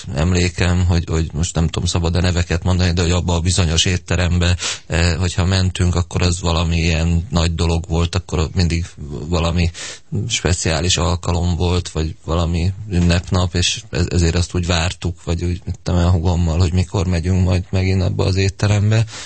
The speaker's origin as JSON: {"language": "Hungarian", "town": "Gödöllő", "region": "Pest", "country": "Hungary", "tie": "born or raised there", "said": "én gyerekkoromban Gödöllőn nőttem föl egy pár éven keresztül, ott laktunk a szüleimmel"}